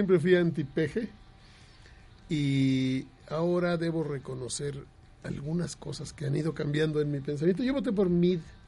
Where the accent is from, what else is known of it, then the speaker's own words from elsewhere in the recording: Mexico City, Mexico; born there; Yo que soy yucateco, bueno, de papás yucatecos nos dicen yucahuach, los que nacimos aquí en la Ciudad de México.